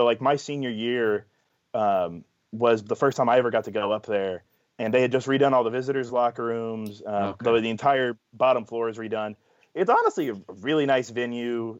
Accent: Nashville, Tennessee, United States; That place, I mean, I grew up in Nashville. I grew up a Tennessee fan, so I already don't like Vanderbilt.

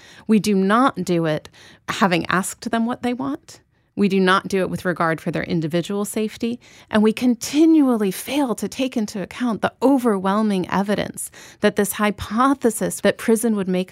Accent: Chicago, Illinois, United States; I grew up in Chicago

